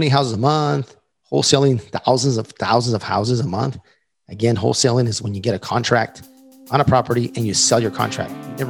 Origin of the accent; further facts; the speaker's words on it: El Paso, Texas, United States; Dallas, Austin, my hometown, El Paso, Texas